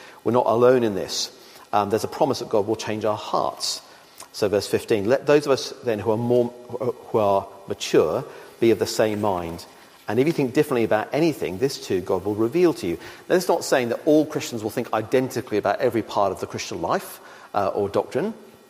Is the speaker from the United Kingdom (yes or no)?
no; Australia; So I'm Australian. I have an Australian passport, some top drawer at home. I'm a citizen of Australia.